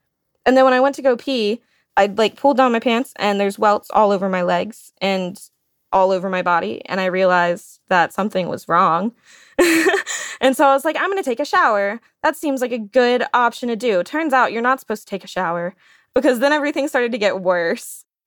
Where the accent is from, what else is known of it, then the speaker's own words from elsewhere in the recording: Shreveport, Louisiana, United States; I'm from Shreveport, Louisiana. So we have lots of crawfish and seafood and all the shrimps.